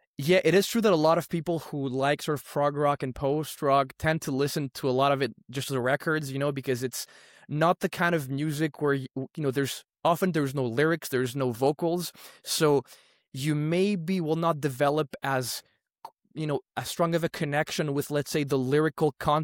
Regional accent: Athens, Attica, Greece; So as a kid growing up in Athens and listening to maybe smaller indie bands, it was a bit of a life changing moment for me.

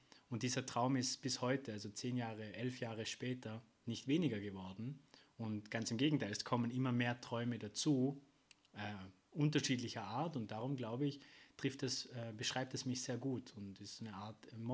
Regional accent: Vorarlberg, Austria; born there; 26 Jahre alt, gebürtig aus Vorarlberg in Österreich.

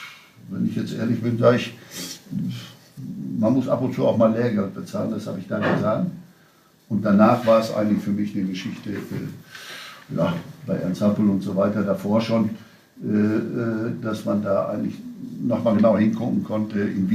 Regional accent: North Rhine-Westphalia, Germany; ich bin Westfale

